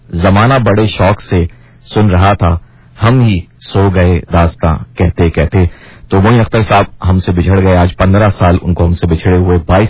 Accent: Pakistan; born there; میرے باپ جو پاکستان میں پیدا ہوا, میں پاکستان میں پیدا ہوا, میرے بچے جو ہیں وہ بھی پاکستان میں پیدا ہوئے

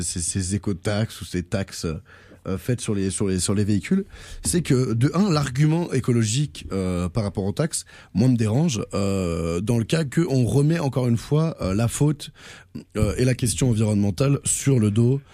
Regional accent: France; now in Quebec, Canada; Vous avez reconnu à ma voix, je viens de France

